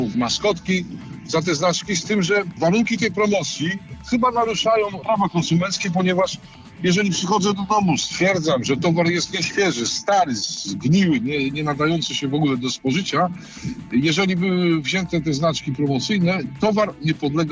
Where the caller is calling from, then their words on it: Szczecin, West Pomeranian Voivodeship, Poland; dzwonię ze Szczecina, z Podjuch.